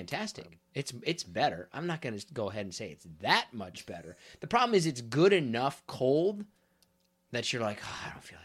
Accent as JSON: {"language": "English", "region": "Kansas", "country": "United States", "tie": "born or raised there", "said": "I grew up in Kansas, and you would put on your high beams at least once a week because there wasn't that many people on."}